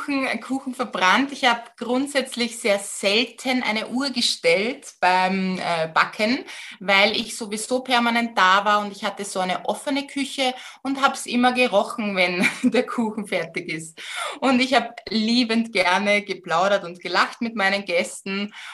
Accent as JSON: {"language": "German", "region": "Vienna", "country": "Austria", "tie": "born or raised there", "said": "in meiner Heimatstadt, also in Wien"}